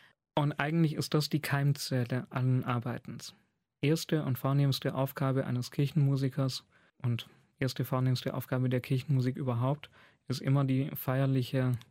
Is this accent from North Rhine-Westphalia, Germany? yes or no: no; Rottweil, Baden-Württemberg, Germany; Ich stamme aus Rottweil, älteste Stadt in Baden-Württemberg.